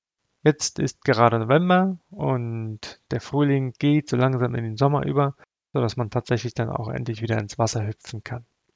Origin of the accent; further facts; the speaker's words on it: Berlin, Germany; ich habe eine Frau, ich habe zwei Kinder und ich komme ursprünglich aus Berlin.